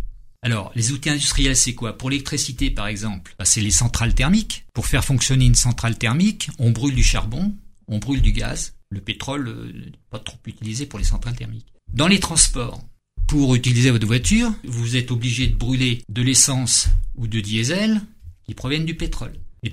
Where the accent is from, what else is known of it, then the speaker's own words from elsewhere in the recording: Rambouillet, Île-de-France, France; moi je suis rambouillitain de souche, hein. Je suis né à Rambouillet, j'ai vécu avec mes parents pendant toute leur vie, j'habitais rue Pasteur, j'ai fait toute ma scolarité au lycée de Rambouillet